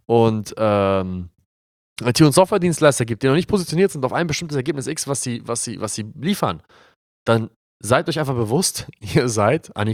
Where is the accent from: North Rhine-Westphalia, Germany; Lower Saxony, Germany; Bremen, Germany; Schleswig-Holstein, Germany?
Schleswig-Holstein, Germany; Glinde; Wir kommen ja aus Hamburg und da, wo wir wohnen, ist ja 10 Kilometer außerhalb von Hamburg, Glinde-Rheinbeck. Shoutout Glinde.